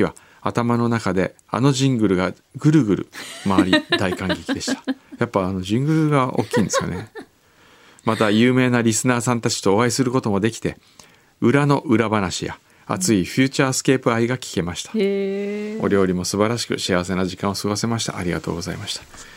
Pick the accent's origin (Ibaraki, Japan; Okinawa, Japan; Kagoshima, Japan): Kagoshima, Japan; 私と同じ鹿児島のご出身とのことで、一緒に行った友人と3人でついつい鹿児島弁を炸裂させてしまいました。